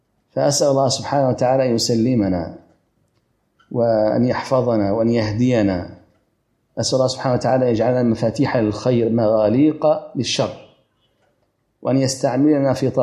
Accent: Upper Egypt, Egypt; هو من الشرقية وأنا من الصعيد

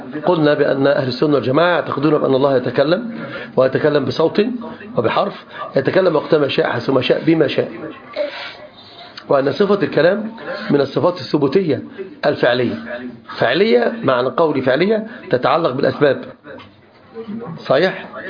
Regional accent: Upper Egypt, Egypt; عندنا في الصعيد يقولون واعر واعر يا بوي، لا يقول واعر قوي قوي يا بوي

